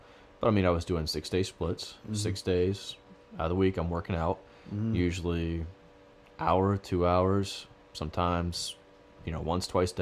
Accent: Chicago, Illinois, United States; Yeah, I'm from Chicago.

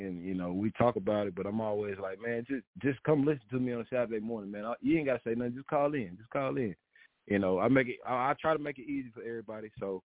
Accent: Arkansas, United States; I moved down from some people call it Arkansas, saying that, y'all know I'm from Arkansas

